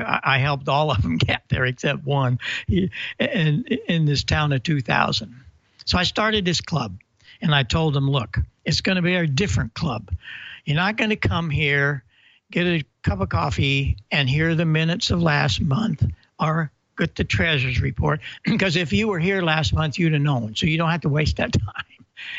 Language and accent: English; Marissa, Illinois, United States; I came back on the air in 76 in Marissa, Illinois, my hometown.